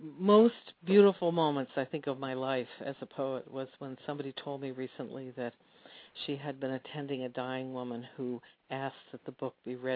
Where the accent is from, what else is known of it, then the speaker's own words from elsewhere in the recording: Alaska, United States; I had the privilege of growing up in Alaska.